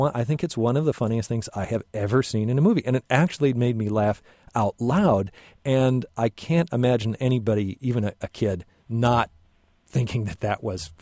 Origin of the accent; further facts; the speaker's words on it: Chicago, Illinois, United States; I grew up in the Chicago area and watched